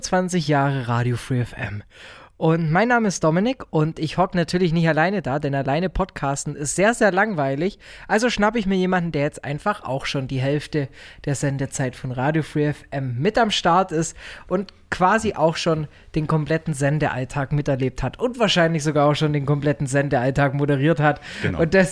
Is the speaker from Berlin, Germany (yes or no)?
no; Gingen, Baden-Württemberg, Germany; accent: Swabian; wenn wir schon auf meine Heimatstadt Gingen zum Sprechen kommen, bei uns, gerade auch in den Abschlussklassen, so kurz vorm Abi hin, da wurde ein Bauernschwäbisch hingelegt.